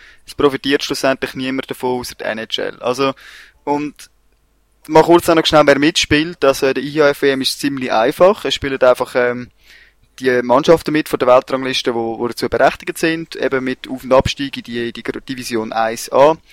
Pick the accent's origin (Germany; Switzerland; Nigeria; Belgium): Switzerland; als Schweizer könnte man meinen